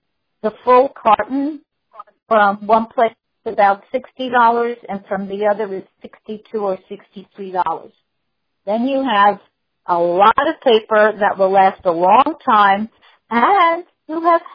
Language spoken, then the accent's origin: English; New York City, New York, United States; I'm from New York. That's a big park.